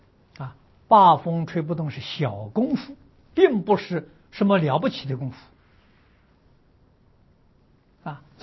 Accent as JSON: {"language": "Chinese", "country": "China", "tie": "born or raised there", "said": "我们是出生在中国，长大在中国"}